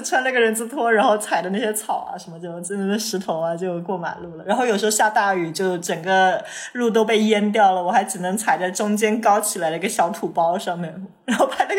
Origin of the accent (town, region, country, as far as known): China